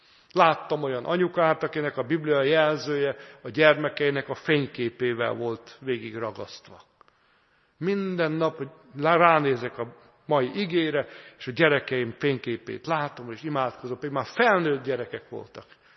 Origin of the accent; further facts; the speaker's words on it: Hungary; Hát itt mindenki panaszkodik. Magyarok vagyunk, nem? Nekünk az illik, hogy panaszkodjunk, siránkozunk, hallottuk.